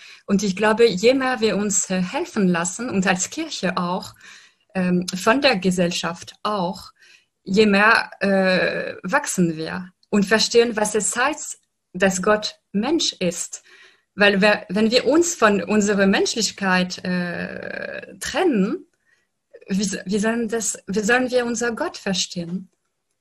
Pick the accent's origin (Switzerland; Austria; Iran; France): France; German is a second language; ich stamme aus Frankreich